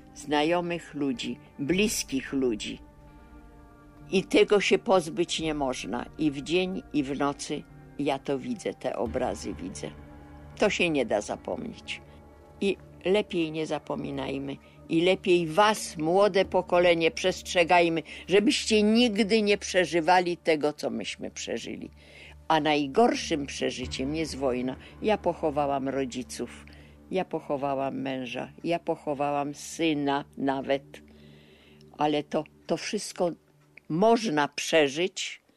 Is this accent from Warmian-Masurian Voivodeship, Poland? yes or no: no; Warsaw, Masovian Voivodeship, Poland; ja też z Warszawy, to wiemy jak było w Warszawie